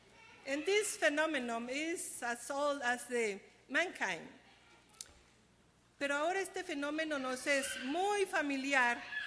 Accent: Mexico; yo no soy de Guatemala, yo soy de México. I told them, I don't, because I am not from Guatemala, I am from Mexico.

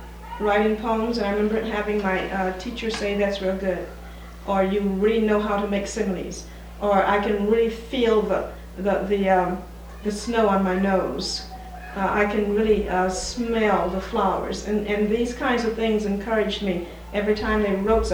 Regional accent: Mobile, Alabama, United States; also born or lived in California; I was born in Mobile, Alabama a few years ago, and I grew up there. I've lived in California 25 years. I grew up in a family of 9 children.

